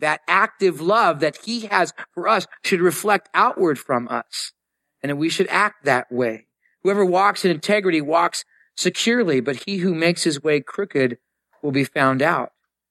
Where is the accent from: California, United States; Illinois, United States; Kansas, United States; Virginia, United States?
California, United States; San Diego; When I was growing up in San Diego, we lived in a apartment complex growing up.